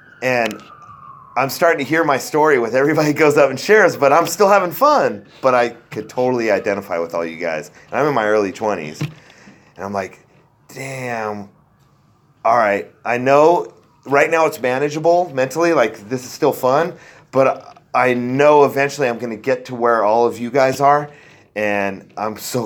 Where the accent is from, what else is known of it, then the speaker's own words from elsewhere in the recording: San Jose, California, United States; So, yeah, I grew up in San Jose, California.